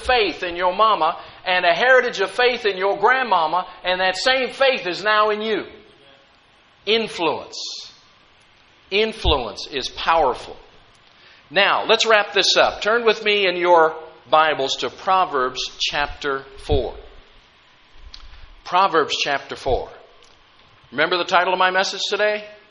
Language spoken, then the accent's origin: English; Athens, Attica, Greece; we actually lived in Athens. And I remember growing up in Athens and seeing things